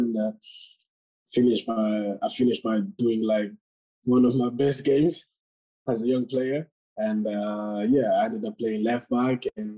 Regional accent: Nice, Provence-Alpes-Côte d'Azur, France; I was born in Nice, so I played for the squad

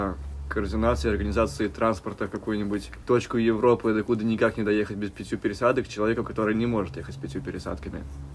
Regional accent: Saint Petersburg, Russia; now in Netherlands; Я из Нидерландов. То есть живу в Нидерландах, оригинально я из Питера.

